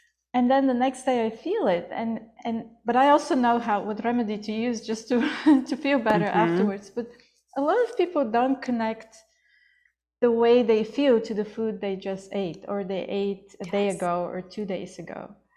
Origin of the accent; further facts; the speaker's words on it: Plovdiv, Plovdiv Province, Bulgaria; English is a second language; I met a person who was running an underground yoga ashram in my hometown, Plovdiv, in Bulgaria.